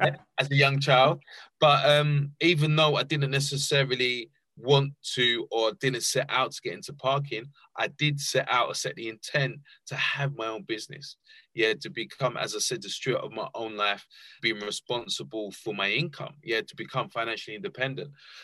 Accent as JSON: {"language": "English", "region": "London", "country": "United Kingdom", "tie": "born or raised there", "said": "I grew up in East London, underprivileged area, lived on a council estate with just me and my mum."}